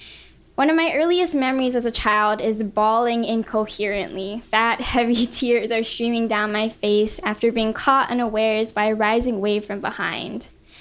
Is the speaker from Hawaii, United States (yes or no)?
yes; Oahu, Hawaii, United States; I grew up in Oahu, surrounded by the beautiful nature of the Hawaiian Islands.